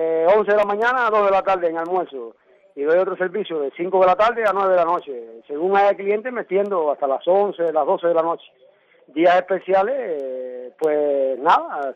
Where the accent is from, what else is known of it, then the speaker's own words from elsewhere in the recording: Cuba; y más yo que soy cubano.